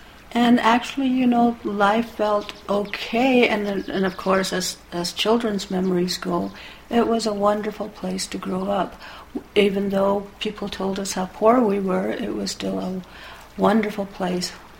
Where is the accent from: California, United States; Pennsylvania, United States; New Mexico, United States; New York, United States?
New Mexico, United States; Santa Clara Pueblo; I was born in 1939 in Santa Clara Pueblo, and I grew up with my great-grandmother there, right in the middle of the Pueblo.